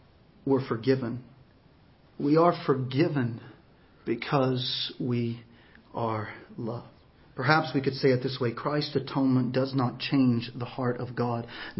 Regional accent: Texas, United States; I'm from Texas. I've ridden horses. I know a little bit about them.

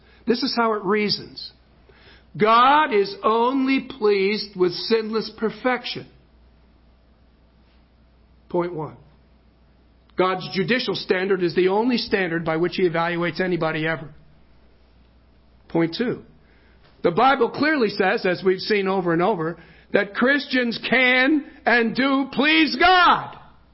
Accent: New Jersey, United States; moved away as an adult; now in Midwest, United States; I was more obnoxious when I was just from New Jersey. Being in the Midwest for 25 years has kind of made me adapt my sense of humor

